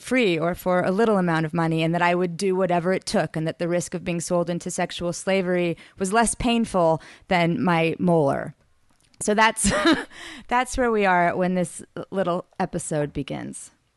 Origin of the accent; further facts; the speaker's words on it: Omaha, Nebraska, United States; who's also a writer and was sort of a mentor to me when I was very young, growing up in Omaha.